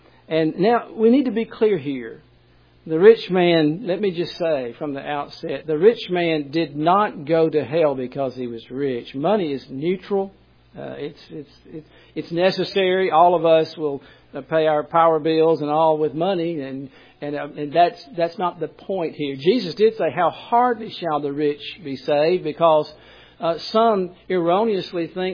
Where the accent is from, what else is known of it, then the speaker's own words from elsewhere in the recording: Tuscaloosa, Alabama, United States; Now, I'm from Tuscaloosa, and downtown, people would laugh about what we considered downtown was